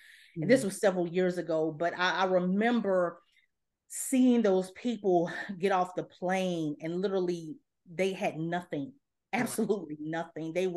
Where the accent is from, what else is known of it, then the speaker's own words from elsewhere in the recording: Beckley, West Virginia, United States; I'm from a very small town in West Virginia. I'm from Beckley, West Virginia. And while I had a overall good upbringing